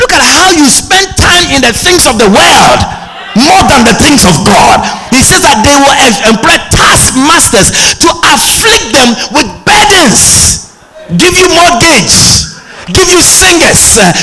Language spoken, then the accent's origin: English; Ghana; I said, I'm from Ghana.